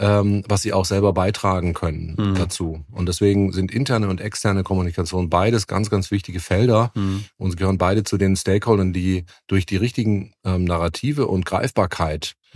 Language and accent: German; Stuttgart, Baden-Württemberg, Germany; Ja, also als Stuttgarter könnte man es eine Vorbelastung nennen